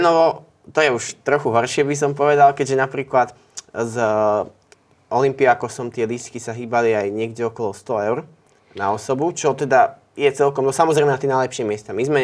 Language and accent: Slovak; Levice, Nitra Region, Slovakia; Ja som z Levice, takže ja verím, že áno.